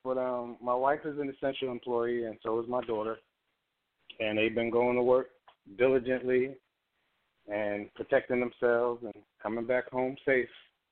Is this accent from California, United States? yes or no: no; Brooklyn, New York, United States; born there; also born or lived in Philadelphia / Houston; I was born in Brooklyn.